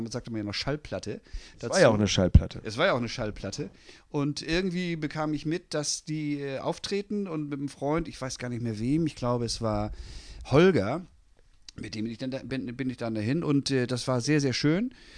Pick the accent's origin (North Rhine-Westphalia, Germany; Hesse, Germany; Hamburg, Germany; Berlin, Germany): Hamburg, Germany; gerade für mich als Hamburger.